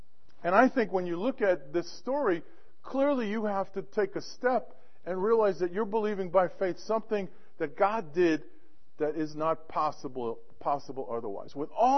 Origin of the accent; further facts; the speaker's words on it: Brooklyn, New York, United States; Now, I'm a city boy. I grew up in Brooklyn.